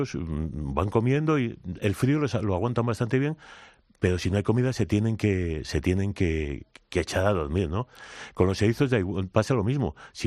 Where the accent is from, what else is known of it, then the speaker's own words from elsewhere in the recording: Asturias, Spain; Yo soy asturiano